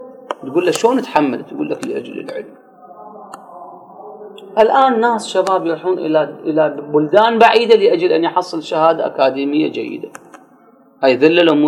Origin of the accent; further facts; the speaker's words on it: Iraq; يعني إحنا شلون عندنا بالعراق نقول اللي يزعل يدق راسه بالحائط.